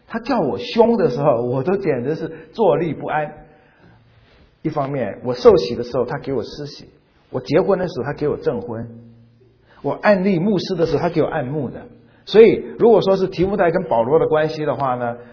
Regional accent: Fujian, China; 我不知道这是我们福建人的习俗，闽南人，我是福建闽南人哈

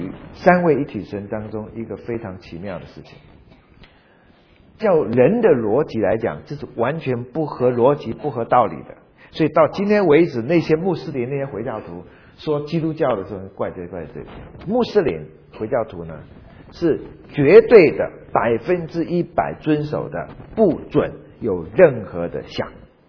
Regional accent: China; 或者说我中国人，但是懂一点点英文来看呢，总觉得翻得怪怪的。

